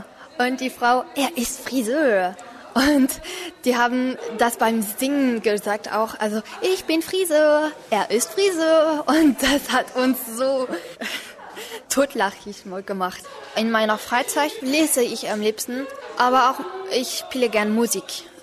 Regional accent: Rennes, Brittany, France; German is a second language; komme aus Rennes in der Bretagne, in Frankreich. Ich lerne Deutsch

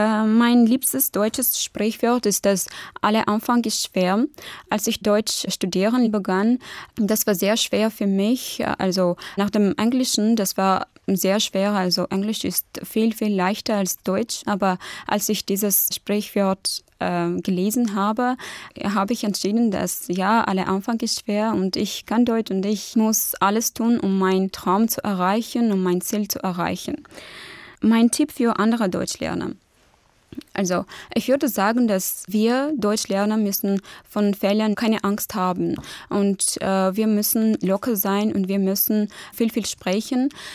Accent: Yerevan, Armenia; German is a second language

